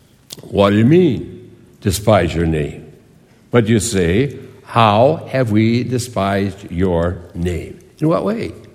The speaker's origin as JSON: {"language": "English", "town": "Hinckley", "region": "Minnesota", "country": "United States", "tie": "born or raised there", "said": "Now, I grew up in Hinckley, Minnesota, where the men are men, and pansies are flowers, and the women are slightly above average. That's where I grew up, in Hinckley, Minnesota."}